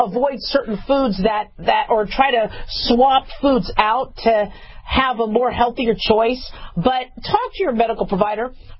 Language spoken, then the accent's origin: English; United States; But mind you, I'm very American. I love barbecue.